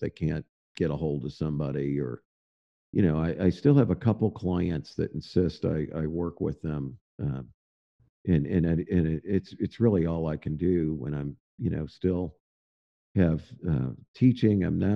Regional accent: St. Louis, Missouri, United States; now in Fayetteville, United States; I grew up in the St. Louis area. It's closer to home, closer to my mom and dad, a very entrepreneurial area.

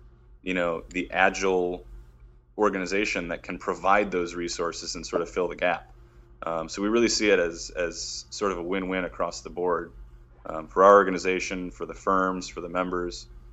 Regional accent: Detroit, Michigan, United States; born or raised there

